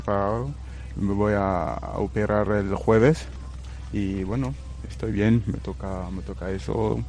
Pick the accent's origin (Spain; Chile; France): France; Spanish is a second language; como bueno, soy de Francia, quería ir ahí, estar con mi familia